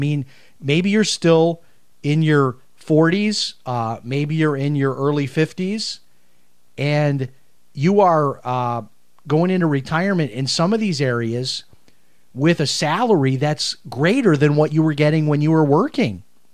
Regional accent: Chicago, Illinois, United States; moved away as an adult; I have a lot of relatives still in Chicago because I'm from Chicago originally, moved away when I was 18.

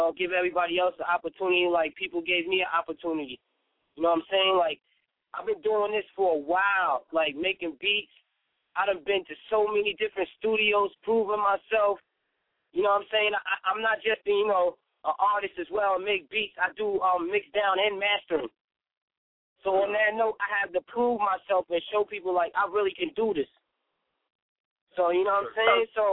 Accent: Huntington, New York, United States; Where I'm from? I'm actually from Huntington, that we call it Moneyton, but it's Huntington.

